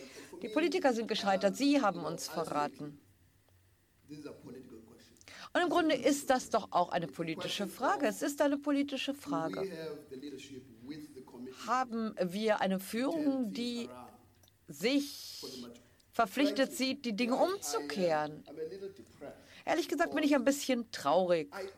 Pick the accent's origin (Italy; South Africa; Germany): South Africa; Ich bin da aufgewachsen in Südafrika, wo Steve Biko herkam